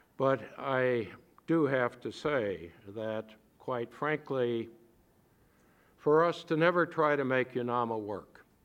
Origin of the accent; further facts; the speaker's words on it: Chicago, Illinois, United States; And I come from Chicago